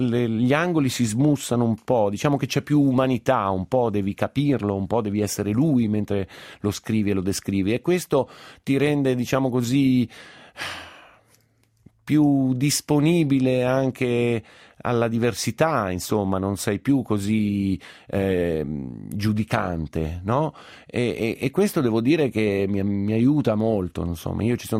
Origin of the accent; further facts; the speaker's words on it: Milan, Lombardy, Italy; Io sono milanese, quindi lo dico senza particolari enfasi o senza vantarmi